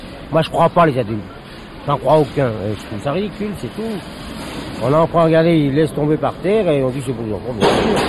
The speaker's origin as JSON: {"language": "French", "country": "France", "said": "Et moi, en tant que français, je peux me permettre de vous dire"}